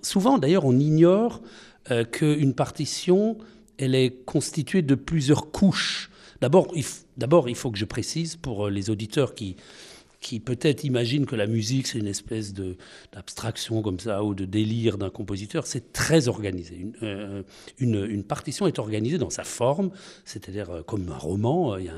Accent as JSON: {"language": "French", "town": "Colmar", "region": "Grand Est", "country": "France", "said": "Je suis pas strasbourgeois, je suis colmarien. Je suis alsacien"}